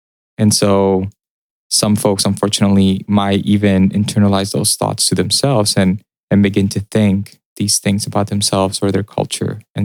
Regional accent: Mexico; also born or lived in Texas, United States; And I'm from Mexico, and I completed most of my college and graduate education in Texas.

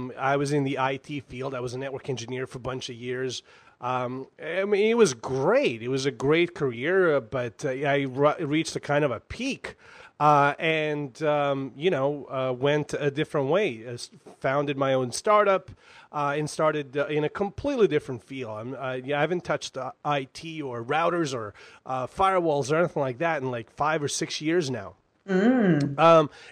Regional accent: Bosnia & Herzegovina; Yeah, from like way back, like when I was in Bosnia, I was there during the war. I was born and raised in Bosnia. So I was there in the early 90s during the war.

